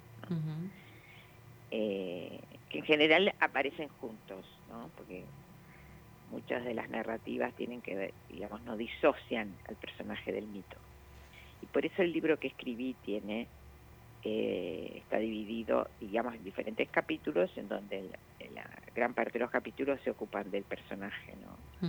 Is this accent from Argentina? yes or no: yes; Mendoza, Argentina; como yo soy de Mendoza